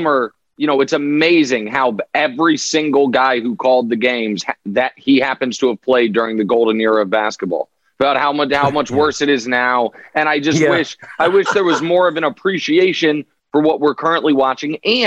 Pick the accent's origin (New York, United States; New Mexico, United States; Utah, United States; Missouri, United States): Missouri, United States; Kansas City; Yeah, that's right. My hometown.